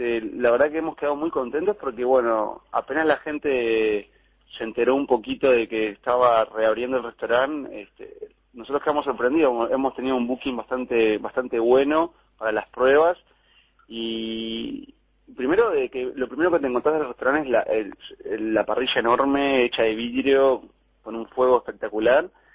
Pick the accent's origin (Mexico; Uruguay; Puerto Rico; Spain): Uruguay; Y yo soy uruguayo a muerte, amo mi país